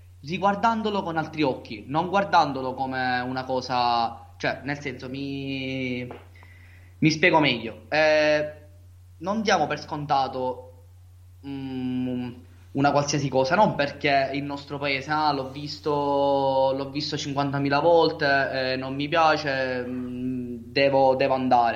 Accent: Partinico, Sicily, Italy; vengo da Partinico, che è una piccola provincia, un piccolo paese in provincia di Palermo.

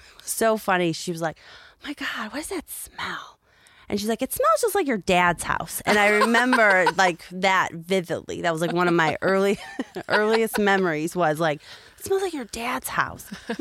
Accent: Chicago, Illinois, United States; I grew up in Chicago.

